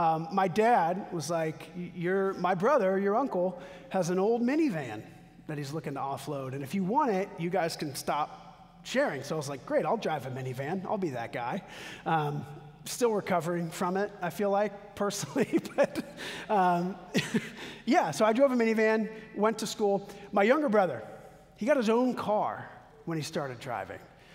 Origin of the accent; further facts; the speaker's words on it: Texas, United States; and I grew up with brothers in Texas, and my older brother and I shared our first car.